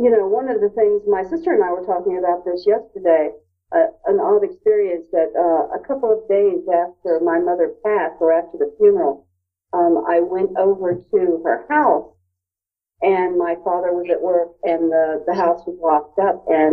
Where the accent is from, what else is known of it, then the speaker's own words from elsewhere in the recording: Tampa, Florida, United States; moved away; and I'm from Tampa, Florida, but I live in New England.